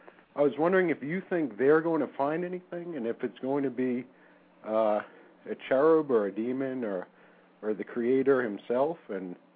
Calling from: Massachusetts, United States; from Massachusetts.

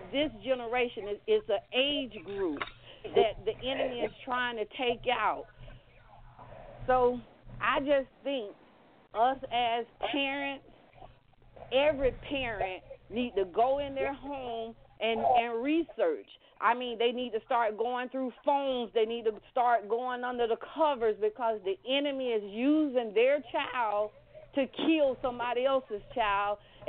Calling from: Fort Myers, Florida, United States; I'm a first-time caller, and I'm calling from Fort Myers, Florida.

